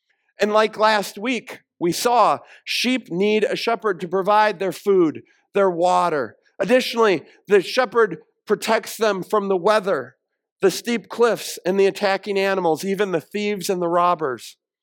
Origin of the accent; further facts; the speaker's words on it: Iowa, United States; None of us, we're from Iowa. We've never been through rapids